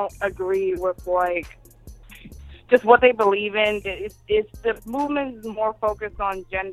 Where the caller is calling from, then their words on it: New York City, New York, United States; New York City. Oh, my God, I actually made it.